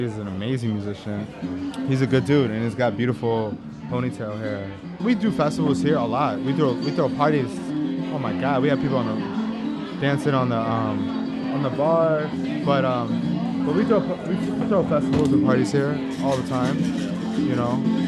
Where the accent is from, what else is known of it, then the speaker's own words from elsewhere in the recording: New Orleans, Louisiana, United States; born there; I think definitely a part is that I was born in New Orleans, you know, so my father's been here for 30 years.